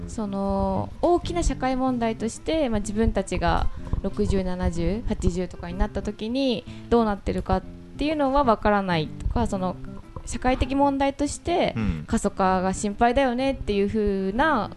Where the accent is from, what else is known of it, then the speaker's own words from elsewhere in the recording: Tanagura, Fukushima, Japan; born there; 生まれは福島県の棚倉町っていう栃木の那須高原の裏手ですね。